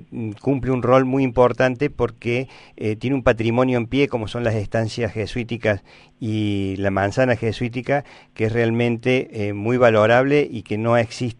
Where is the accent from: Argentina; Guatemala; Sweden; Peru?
Argentina; Córdoba; Pero bueno, nosotros somos de Córdoba